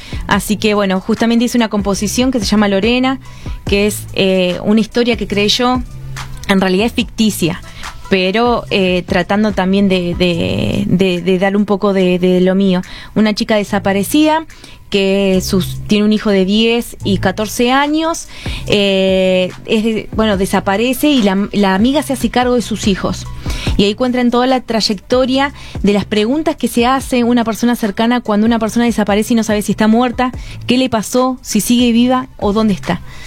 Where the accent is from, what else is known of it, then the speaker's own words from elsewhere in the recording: Argentina; now in Mexico; Como argentina estoy recontra orgullosa y dichosa.